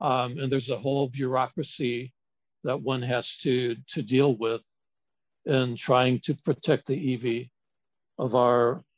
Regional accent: Hawaii, United States; Though I was born and raised on Oahu and I live in Honolulu, my siblings and I have always considered Kauai our ancestral home because that's where our mama is from.

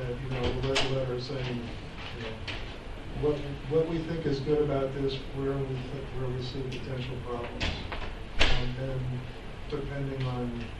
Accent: New Jersey, United States; The only reason I knew about it, because I grew up in New Jersey.

